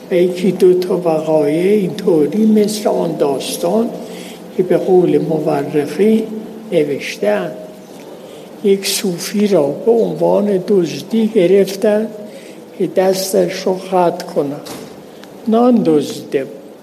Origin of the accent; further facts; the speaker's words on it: Khorasan, Iran; البته من خودم هم خراسانی هستم